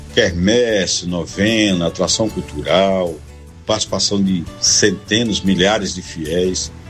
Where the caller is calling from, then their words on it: Serrita, Pernambuco, Brazil; sou da cidade de Serrita, interior de Pernambuco.